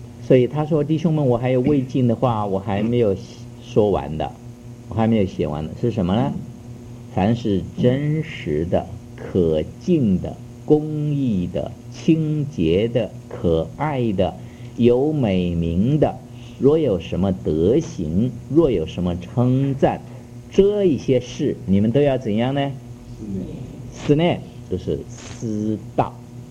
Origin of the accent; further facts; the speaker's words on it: China; 我们中国人有句话说，见贤思齐